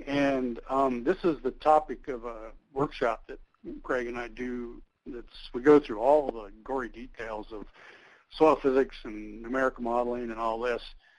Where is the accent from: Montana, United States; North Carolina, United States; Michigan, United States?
Montana, United States; Polson; let's go look at Polson in Montana, up near Flathead Lake in northwestern Montana, my home state originally.